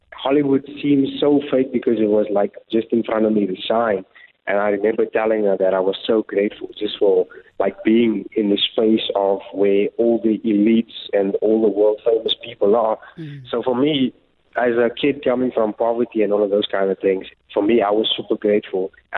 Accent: South Africa; And being a South African actually separated me because, like, it was something new to them because they thought South Africa was a jungle.

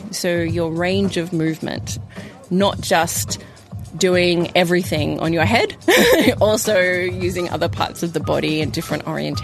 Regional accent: Australia; It's so hard as an Australian going to these big international competitions. We're so far away.

